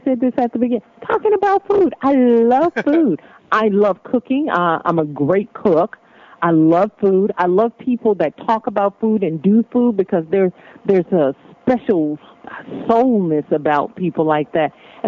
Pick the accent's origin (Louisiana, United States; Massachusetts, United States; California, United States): Louisiana, United States; New Orleans; remember, I have a Creole heritage, so I cook like Creole people, which is a little bit different. I'm from New Orleans.